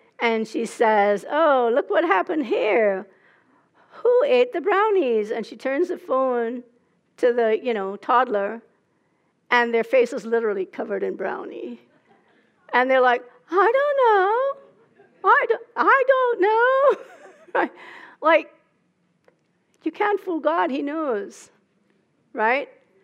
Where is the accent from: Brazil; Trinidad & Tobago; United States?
Trinidad & Tobago; I grew up in Trinidad. It's in the tropics, like 10 degrees north of the equator.